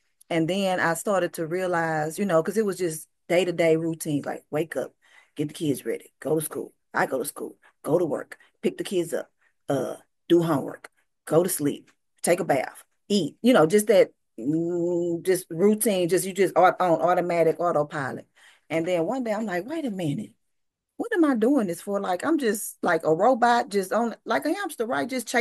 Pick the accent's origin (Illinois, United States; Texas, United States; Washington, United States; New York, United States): Texas, United States; Beaumont; now in Houston, United States; I am currently in Houston, Texas. I've been here for about 10 to 11 years, but I am originally from Beaumont, Texas.